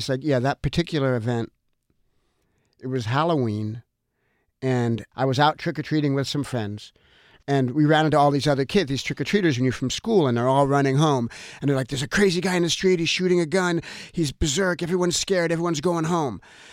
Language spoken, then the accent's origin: English; Australia; now in United States; And, we came from Australia to America because we were an Australian family. We were in New York for 4 years while he completed his assignment at the Australian consulate. And then we were to return to Australia where we were going to live our Australian lives.